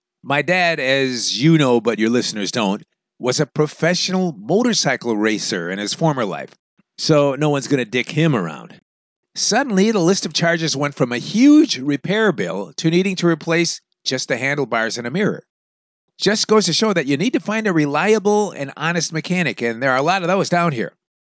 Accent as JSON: {"language": "English", "region": "California", "country": "United States", "lives_now": "Guatemala", "said": "I'm from California, and I grew up on motorcycles, so I'm extremely comfortable on them."}